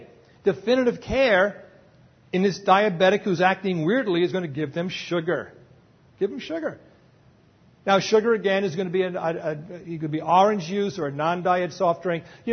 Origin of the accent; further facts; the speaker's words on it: California, United States; By the way, I'm from California.